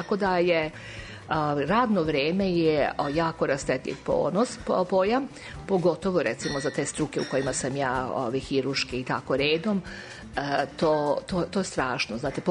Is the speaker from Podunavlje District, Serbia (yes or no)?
no; Belgrade, Serbia; born there